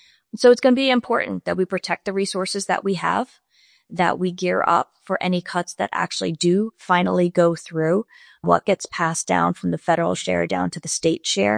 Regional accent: Long Island, New York, United States; moved away as an adult; now in Sullivan County, United States; I grew up on Long Island and had started my career down there and a few other places upstate after school.

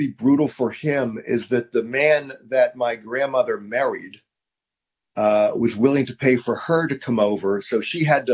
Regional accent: Pittsburgh, Pennsylvania, United States; I grew up in a neighborhood that really didn't have any Jews. It was mostly Catholics, kind of a working class neighborhood.

